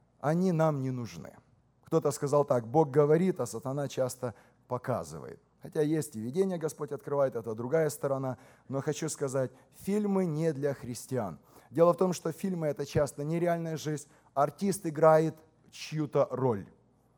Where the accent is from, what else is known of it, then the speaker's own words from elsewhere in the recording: Tennessee, United States; Мы из Теннесси, и там знают, что это такое.